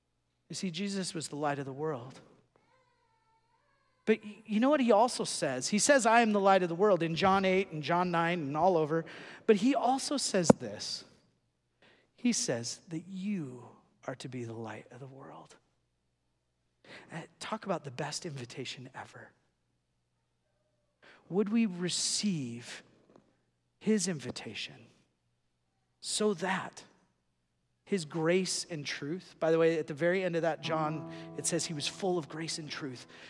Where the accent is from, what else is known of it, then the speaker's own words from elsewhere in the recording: Huntington Beach, California, United States; I grew up in Huntington Beach, and so they were all surfers.